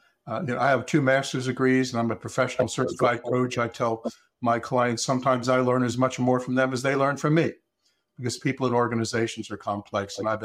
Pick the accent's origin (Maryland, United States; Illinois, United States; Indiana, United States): Maryland, United States; Baltimore; I grew up in Baltimore. I went to University of Maryland after high school.